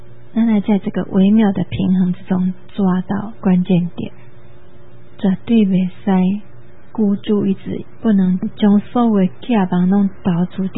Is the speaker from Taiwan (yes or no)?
yes; Taiwan; 我们台湾人